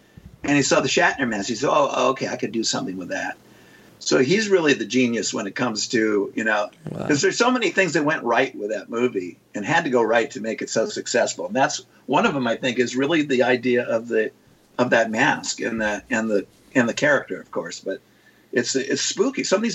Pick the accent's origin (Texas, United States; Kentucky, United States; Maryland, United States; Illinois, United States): Kentucky, United States; in fact, we're hometown buddies from Kentucky.